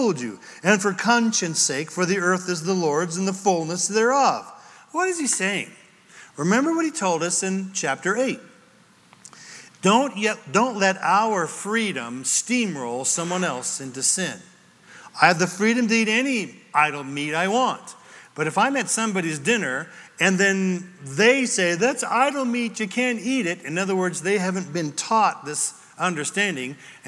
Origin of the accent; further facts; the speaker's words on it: California, United States; And I'm from Northern California where it's not spoken out loud, but the number one cash crop in that whole area is marijuana.